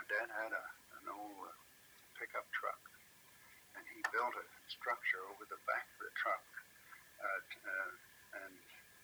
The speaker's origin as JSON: {"language": "English", "town": "Wileyville", "region": "West Virginia", "country": "United States", "tie": "born or raised there", "said": "So I grew up in West Virginia. I was born in Wileyville, West Virginia, April the 16th, 1918. And I lived most of my life on a little farm there out on West called Alistair Ridge, a place called Alistair Ridge."}